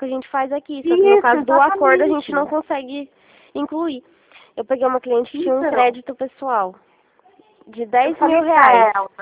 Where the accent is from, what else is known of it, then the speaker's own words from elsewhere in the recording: Rio Claro, São Paulo, Brazil; Não, eu sou de Rio Claro.